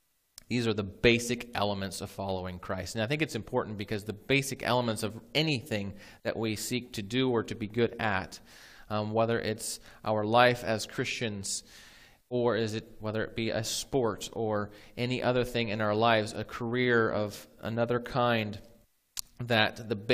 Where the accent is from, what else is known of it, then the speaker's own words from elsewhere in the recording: Ohio, United States; So we're from Ohio, so you can, the Native Americans on that side of the country are a little bit different